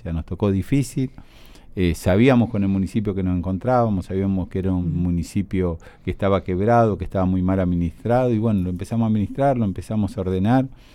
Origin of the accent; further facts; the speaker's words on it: Berisso, Buenos Aires Province, Argentina; yo soy de Berisso, uno nació, vivió, o sea, tuvo su juventud, todo. Armé mi empresa acá en Berisso, yo vivo de una empresa constructora familiar.